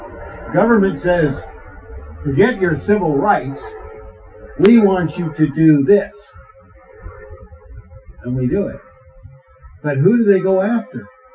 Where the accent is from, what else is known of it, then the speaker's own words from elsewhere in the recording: United States; And as an American, a citizen of the United States of America, it's actually encouraged by the Constitution